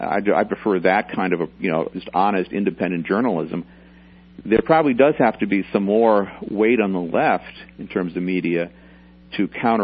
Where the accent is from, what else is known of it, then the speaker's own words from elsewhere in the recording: United States; but I still, as an American citizen and as a journalist, I don't like it.